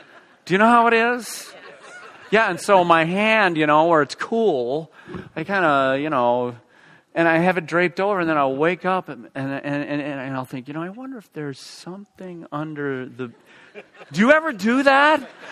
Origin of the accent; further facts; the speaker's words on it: Iowa, United States; when I was a kid growing up in Iowa on the farm, we had these great big spiders